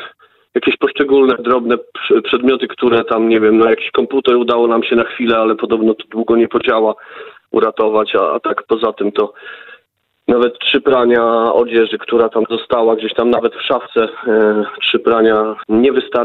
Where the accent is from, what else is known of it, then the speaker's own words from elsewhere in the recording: Świdnik, Lublin Voivodeship, Poland; bo jesteśmy Świdniczanami z urodzenia